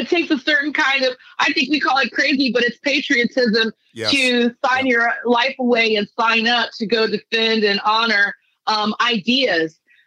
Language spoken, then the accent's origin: English; Bad Kreuznach, Rhineland-Palatinate, Germany; also born or lived in Heidelberg; So we were stationed in Germany growing up in Bad Kreuznach and Heidelberg.